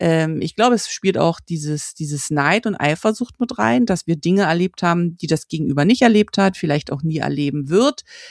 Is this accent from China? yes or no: yes; China; ich komme aus China und ich möchte jetzt mal über China reden.